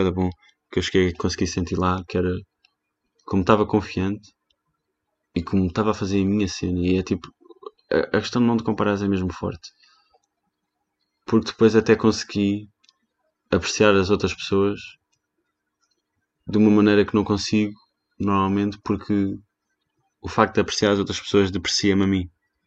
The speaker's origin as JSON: {"language": "Portuguese", "country": "Portugal", "said": "foi o facto de estar lá, ser de Portugal, a maior parte deles, ou sou da Alemanha, ou sou de outro sítio qualquer, não fazem a mínima ideia de onde é que eu vim"}